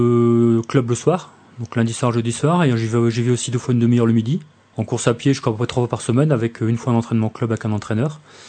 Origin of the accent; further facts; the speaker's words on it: Hauts-de-France, France; nous, je viens du Nord, hein, c'est en fait un peu banal ce que je dis, mais s'il fait froid, tout ça, ça me dérange pas, quoi.